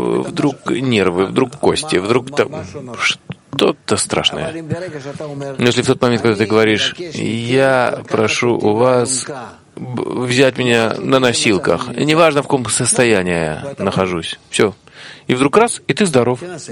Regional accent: Russia; я из России

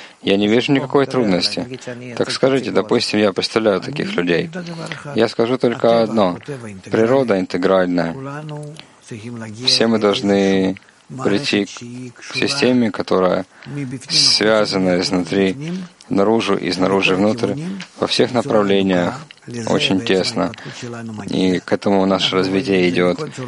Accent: Israel; я из Израиля, это было за границей

